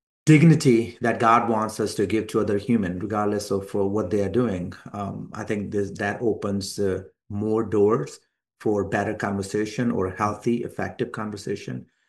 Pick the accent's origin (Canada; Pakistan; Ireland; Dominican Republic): Pakistan; now in United States; as a Pakistani, leaving Pakistan, Pakistani Christian, leaving Pakistan and coming to the West and then getting here in the United States, establishing a life here, career here